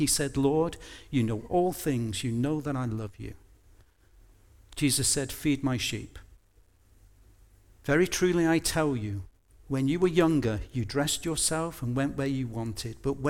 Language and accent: English; United Kingdom; We're so British, we don't actually like to commune with passing strangers, do we?